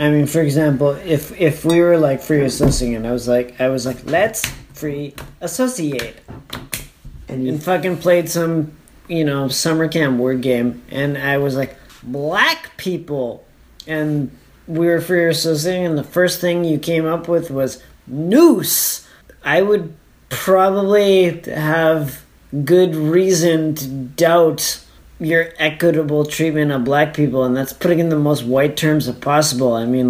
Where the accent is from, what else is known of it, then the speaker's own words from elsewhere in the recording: Calgary, Alberta, Canada; So Jasper is a small town in Alberta on the British Columbia border. And on the way to Jasper, it's a 5-hour drive from Calgary to Jasper, which is what I was describing.